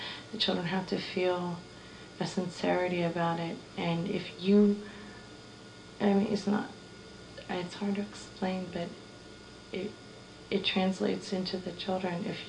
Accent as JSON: {"language": "English", "country": "United States", "tie": "born there", "said": "I'm American born, having married my husband from Algeria."}